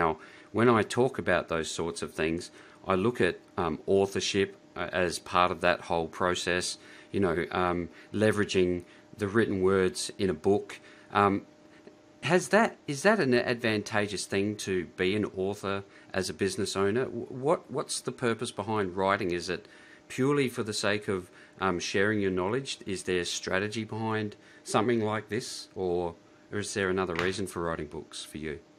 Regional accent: Australia; As an Australian, I simply did was switched out the American dream for the Australian dream.

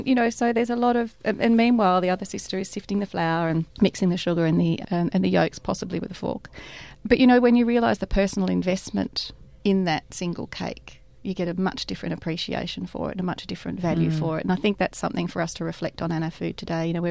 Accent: Melbourne, Victoria, Australia; moved away; My mum we grew up in Melbourne

